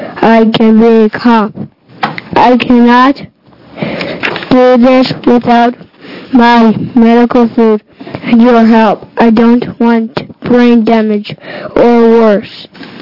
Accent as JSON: {"language": "English", "town": "Albany", "country": "United States", "said": "I'm from Albany."}